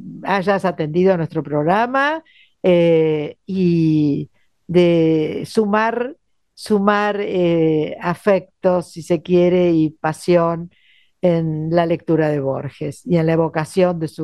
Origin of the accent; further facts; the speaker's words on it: Argentina; nos representó, nos representa y nos representará como argentinos en la Argentina